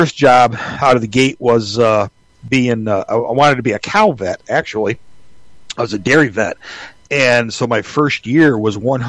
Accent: Otsego, Michigan, United States; I grew up in Otsego, Michigan. Now, this is not to be confused with Otsego County, which is where Gaylord is. The town of Otsego is in Allegan County, which is about halfway betwee

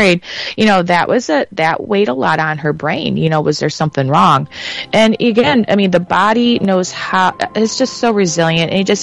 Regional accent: Battle Creek, Michigan, United States; So I'm now located in about a 1600 square foot office right off the main street of my hometown that I've grown up here in Battle Creek, right off the highway.

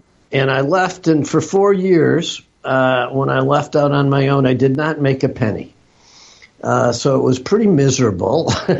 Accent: Detroit, Michigan, United States; I was born in Detroit. I grew up, born and raised west side of Detroit.

